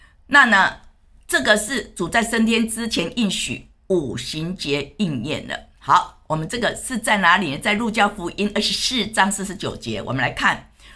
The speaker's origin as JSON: {"language": "Chinese", "country": "Taiwan", "said": "因为我是台湾人呢，我会讲台湾话啊，所以呢，当我讲这个台湾话的时候呢，是怎么样？是我学的，我从小学的嘛。"}